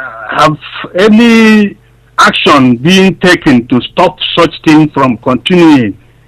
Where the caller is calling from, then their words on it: Germany; Calling from Germany.